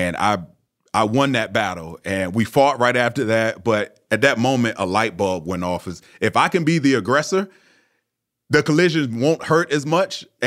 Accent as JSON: {"language": "English", "town": "Tampa", "region": "Florida", "country": "United States", "tie": "born or raised there", "said": "I grew up in Florida, so Tampa Bay, the Bucs, were my favorite team."}